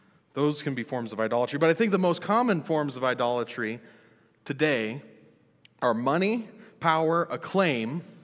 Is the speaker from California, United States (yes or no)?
no; Montana, United States; accent: Minnesotan; I grew up in Montana. And now when I go back to Montana, they make fun of me because I have a little bit of a Minnesotan accent.